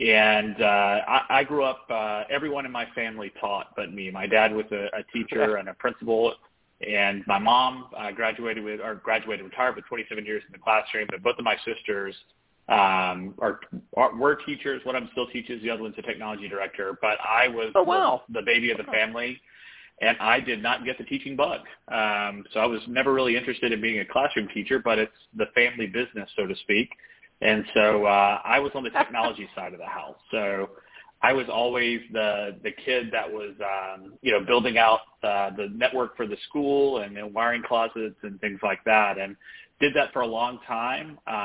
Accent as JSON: {"language": "English", "town": "Poplarville", "region": "Mississippi", "country": "United States", "tie": "born or raised there", "said": "I am from Mississippi, actually. I grew up in a tiny town of about 2,000 people called Poplarville. It's about an hour from the coast."}